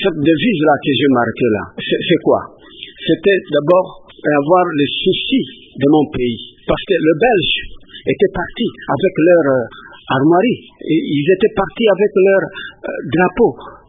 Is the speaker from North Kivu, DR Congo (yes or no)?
no; Kisangani, Tshopo, DR Congo; Mon enfance à Kisangani, bon, j'habitais à la rive gauche, dans la commune de Lubunga. C'est là où je suis né avec mon père.